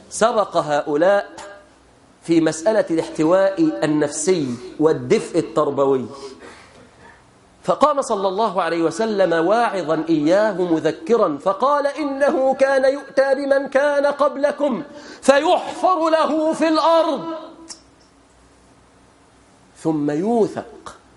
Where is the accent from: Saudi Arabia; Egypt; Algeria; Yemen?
Egypt; بلادنا مصر